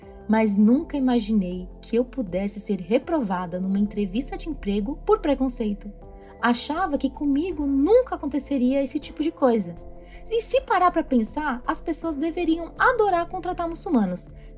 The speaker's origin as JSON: {"language": "Portuguese", "country": "Brazil", "tie": "born or raised there", "said": "Eu nasci no Brasil. E durante a minha infância, crescer num país onde minha religião é minoria não fez nenhuma diferença para mim."}